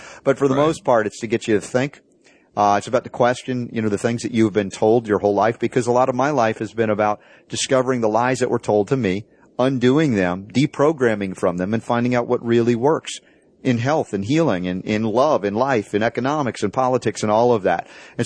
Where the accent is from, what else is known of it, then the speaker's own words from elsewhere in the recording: the South, United States; Because I grew up in the South, of course. A Jewish boy in the South didn't know about things.